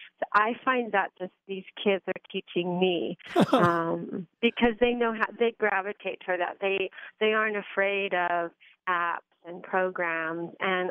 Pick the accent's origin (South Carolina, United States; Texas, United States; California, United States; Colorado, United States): Colorado, United States; No, I'm from Colorado, so